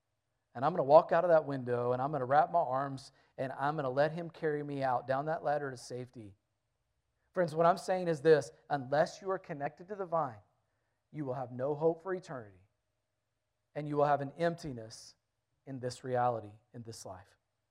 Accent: North Carolina, United States; When we grew up in North Carolina

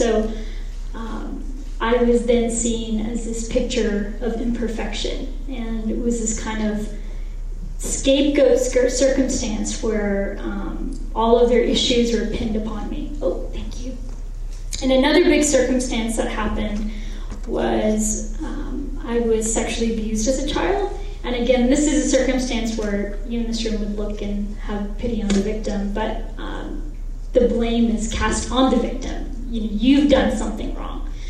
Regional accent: Sri Lanka; I grew up in Sri Lanka, and Sri Lanka, if some of you don't know, it's a little tiny island under India.

